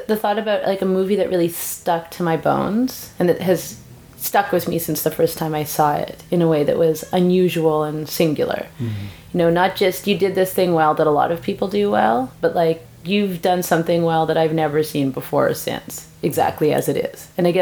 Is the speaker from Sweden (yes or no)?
no; West Coast, Canada; Well, and I'm from the West Coast too. I don't know if that has something to do with it.